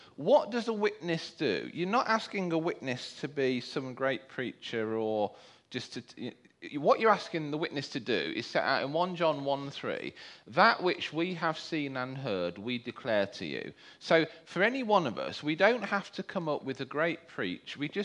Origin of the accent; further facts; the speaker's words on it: Coventry, West Midlands, United Kingdom; I am from Coventry. I come from parents who are from Coventry, so you don't get this so much these days, you know, with people moving around and what have you. But so we are real Coventrians